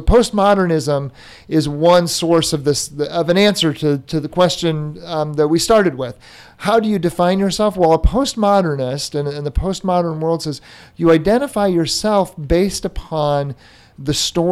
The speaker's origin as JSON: {"language": "English", "region": "Indiana", "country": "United States", "tie": "born or raised there", "said": "You know, that's part of the story of growing up in Indiana. And because of that, that becomes part of who you are."}